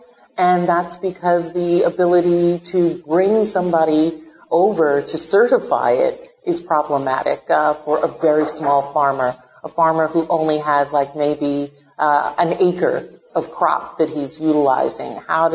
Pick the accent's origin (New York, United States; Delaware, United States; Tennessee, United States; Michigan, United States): New York, United States; Brooklyn; also born or lived in Virgin Islands; I grew up in the city, right? I grew up in Brooklyn, moving back to the Virgin Islands where my family is from